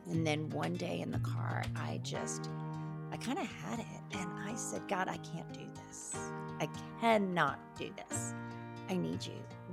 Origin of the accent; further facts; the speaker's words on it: India; born there; So I got polio as an infant when I was born in India